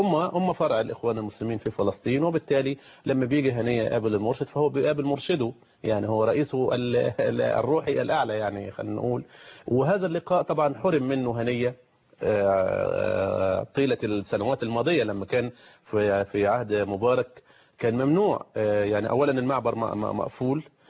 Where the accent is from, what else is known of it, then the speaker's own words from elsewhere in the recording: Egypt; فنأمل إن شاء الله يكون عندنا في مصر رئيس وزراء على هذه الشاكلة.